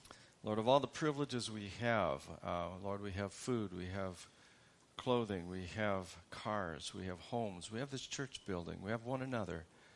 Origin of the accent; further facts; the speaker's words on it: Ames, Iowa, United States; I am from Ames, Iowa. And I'm out here just doing some care ministry.